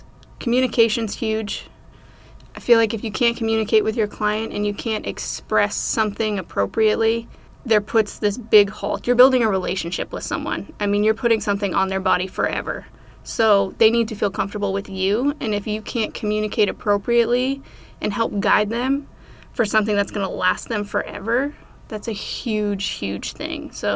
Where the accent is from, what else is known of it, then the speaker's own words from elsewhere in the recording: Rhode Island, United States; also born or lived in California; now in Hot Springs, United States; So I'm not technically from California. I moved here from California. I was there for the last 6 years, but I'm from Rhode Island.